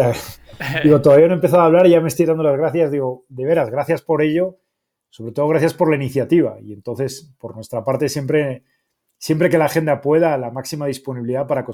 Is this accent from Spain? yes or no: yes; Spain; now in Mexico City, Mexico; Soy español, llevo 11 años en México, vivo en la Ciudad de México